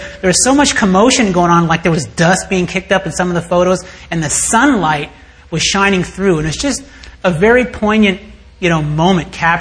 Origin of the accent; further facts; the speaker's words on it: Daly City, California, United States; I grew up in Daly City, and, well, I spent some years in Daly City